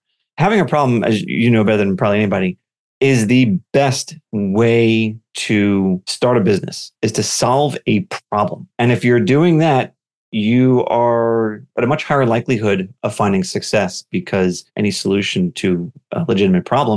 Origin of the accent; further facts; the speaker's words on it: Long Island, New York, United States; we would have to do this super long commute to Manhattan because we're from Long Island, New York.